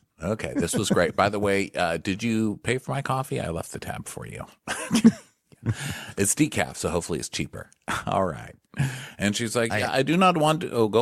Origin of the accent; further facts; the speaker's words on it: El Paso, Texas, United States; Actually had them at some of my birthday parties growing up, believe it or not, because I grew up in El Paso.